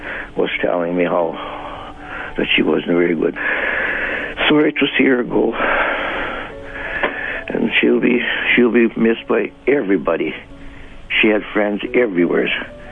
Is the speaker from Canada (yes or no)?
yes; Hafford, Saskatchewan, Canada